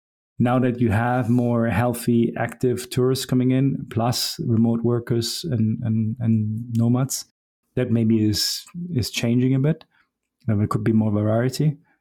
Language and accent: English; Germany; now in Portugal; So I grew up in Germany, so I always have the inner German in me.